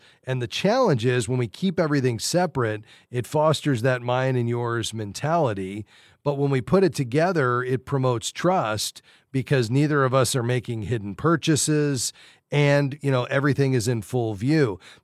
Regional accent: Fort Lauderdale, Florida, United States; Let's go down to my hometown, Fort Lauderdale.

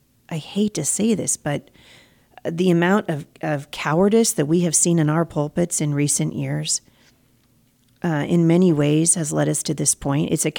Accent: Pacific Northwest, United States; I'm from the Pacific Northwest. I live just outside of Portland, Oregon.

